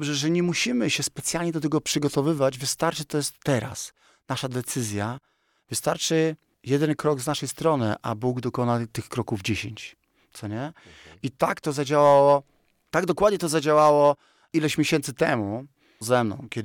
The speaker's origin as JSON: {"language": "Polish", "town": "Szczecin", "region": "West Pomeranian Voivodeship", "country": "Poland", "also_born_or_lived": "Warsaw", "said": "jestem ze Szczecina i tam mieszkałem częściowo w Szczecinie czy w Warszawie, znam bardzo dużo ludzi."}